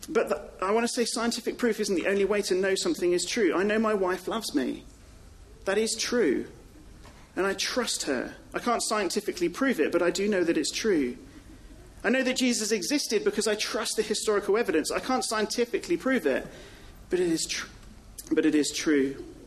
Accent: England, United Kingdom; I think, as English people, do it.

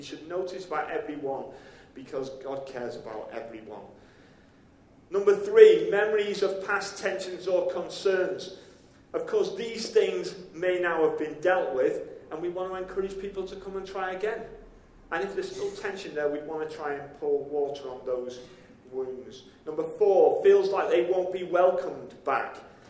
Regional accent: Widnes, North West England, United Kingdom; I ended up in the city of Liverpool, which was, I'm from a town called Widnes, but I missed my stop on the way back to Widnes and ended up in Liverpool city centre.

